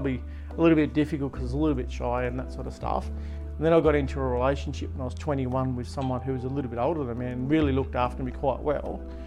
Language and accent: English; Latrobe, Tasmania, Australia; also born or lived in Devonport; Yeah, I grew up here in Latrobe. Moved to Devonport when I was about 21. Then moved to Ulverston for a little while with a previous partner, and then moved back to Latrobe and had this house built in 2015.